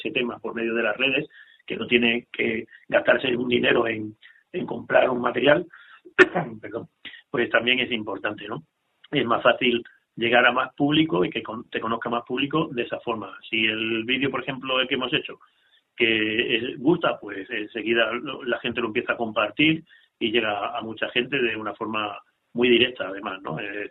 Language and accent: Spanish; Cáceres, Extremadura, Spain; Yo soy de Cáceres, entonces tengo que también hacer la publicidad.